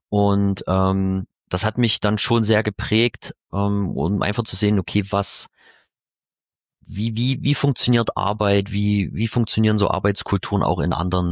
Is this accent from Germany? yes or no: yes; Chemnitz, Saxony, Germany; Ich komme aus Chemnitz beziehungsweise aus dem Vorort, bin da quasi hier in der Region groß geworden. Habe auch in Chemnitz studiert, ganz klassisch, eine Art Maschinenbau, Automobilproduktion, um genau zu sein. Und war auch immer hier in Chemnitz